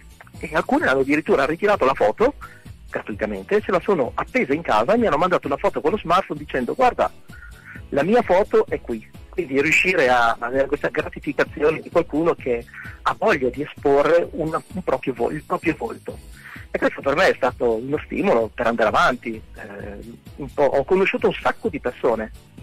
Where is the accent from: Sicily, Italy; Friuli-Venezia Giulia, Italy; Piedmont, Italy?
Piedmont, Italy; Poirino; alla fine ho cominciato a documentare nel mio paese, io sono di Poirino, di Torino Sud